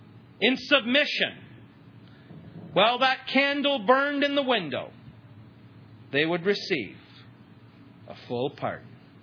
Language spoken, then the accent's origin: English; Canada; I want to be careful being a Canadian.